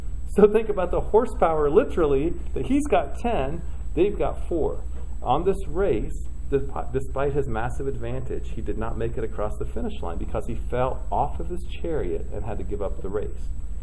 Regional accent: Lafayette, Indiana, United States; I grew up near Lafayette, Indiana. So as a sports fan, I was taught Purdue was the best college in the land.

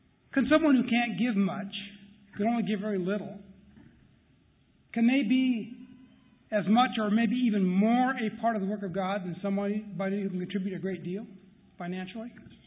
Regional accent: Pacific Northwest, United States; I grew up in the Pacific Northwest, so it's really wonderful to be back here.

